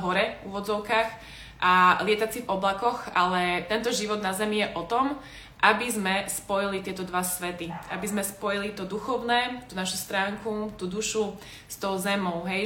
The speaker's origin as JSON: {"language": "Slovak", "town": "Prešov", "region": "Prešov Region", "country": "Slovakia", "said": "pochádzam z Prešova"}